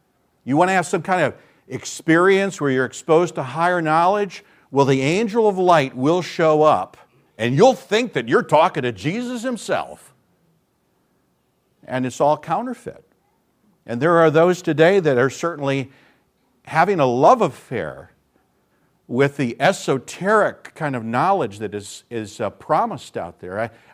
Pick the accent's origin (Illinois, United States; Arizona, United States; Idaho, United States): Illinois, United States; I still remember going to a state fair in the state where I grew up in Illinois